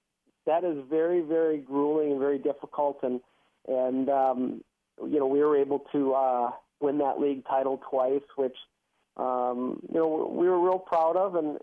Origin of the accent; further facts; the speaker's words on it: Duluth, Minnesota, United States; growing up in Duluth, I had a chance to see, I had season ticket to the Bulldog hockey games, which is the college team out of Duluth.